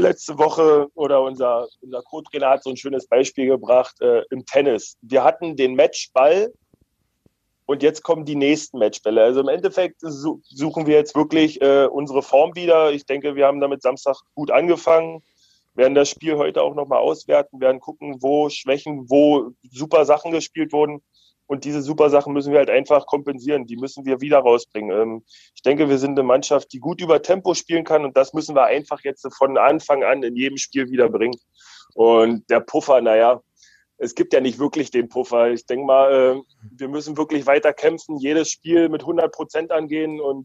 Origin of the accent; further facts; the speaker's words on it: Premnitz, Brandenburg, Germany; now in Eisenach, Germany; Genau, ich komme aus Premnitz gebürtig. Das ist ein kleines Dörflein, sage ich mal, am Havelland, 5000 Einwohner.